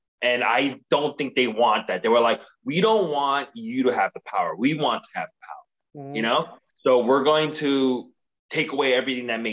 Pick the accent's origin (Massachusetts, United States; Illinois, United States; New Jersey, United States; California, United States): New Jersey, United States; She's from Jersey because I am from Jersey, and I would like to root for her